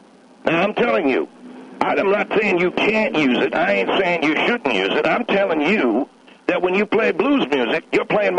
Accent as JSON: {"language": "English", "town": "Denver", "region": "Colorado", "country": "United States", "tie": "born or raised there", "said": "I grew up in Denver, Colorado."}